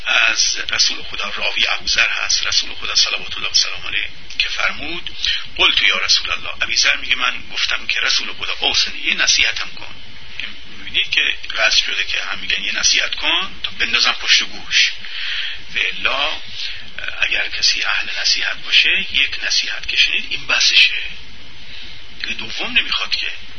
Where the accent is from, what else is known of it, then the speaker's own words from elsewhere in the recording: Iran; به اعتبار اینکه ما ایرانی هستیم